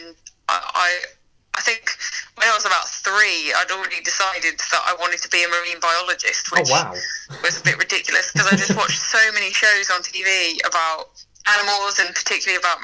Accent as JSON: {"language": "English", "town": "Birmingham", "region": "West Midlands", "country": "United Kingdom", "tie": "born or raised there", "said": "I grew up in Birmingham, so it's a big city. I didn't grow up really around that much nature that wasn't urban nature."}